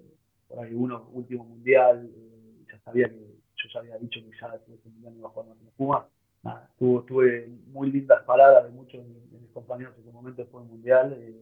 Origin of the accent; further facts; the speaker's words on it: Argentina; Sobre todo cuando sos argentino